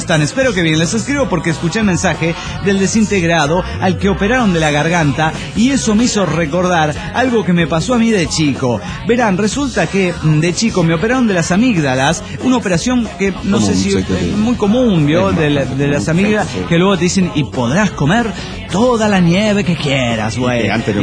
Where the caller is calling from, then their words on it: Mexico City, Mexico; del DF mexicano.